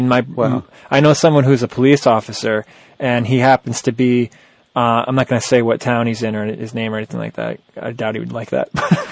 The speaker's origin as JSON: {"language": "English", "town": "Greenwich", "region": "Connecticut", "country": "United States", "said": "Greenwich High School, you know, we're both from Greenwich."}